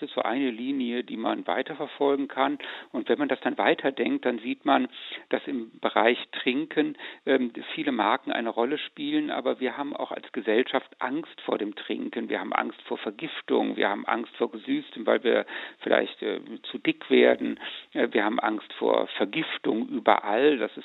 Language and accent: German; Rhineland, Germany; Ich stamme aus dem Rheinland, da sind die wunderbaren Quellen in der Eifel